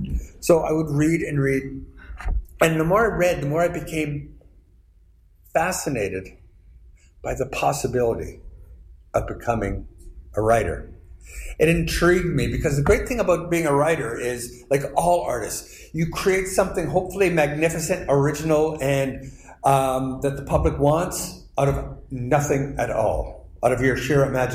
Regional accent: Curve Lake, Ontario, Canada; Growing up in Curve Lake is like growing up in any small town, especially when you're my age.

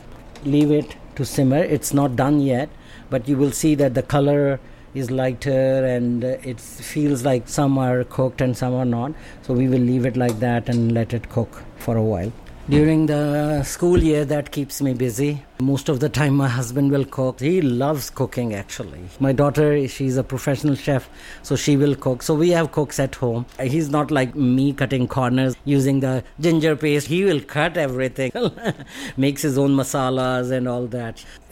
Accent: Lahore, Punjab, Pakistan; English is a second language; in Lahore. That's the city I grew up. Basically, I'm from Sialkot. Our family is from Kashmir. We are Kashmiri. We don't know the language or anything.

